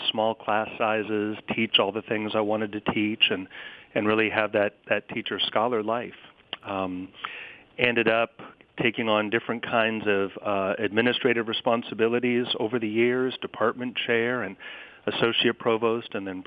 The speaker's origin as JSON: {"language": "English", "town": "Tacoma", "region": "Washington", "country": "United States", "tie": "born or raised there", "said": "I grew up in Tacoma, Washington, and in fact had never been east of the Mississippi until I went to Princeton for graduate school."}